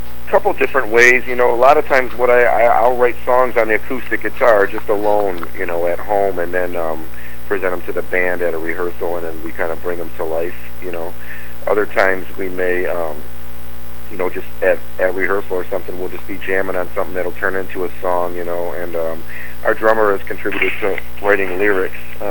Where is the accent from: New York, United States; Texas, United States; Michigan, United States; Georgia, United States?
Michigan, United States; Detroit; I grew up in Detroit, and, I pretty much had a musical family.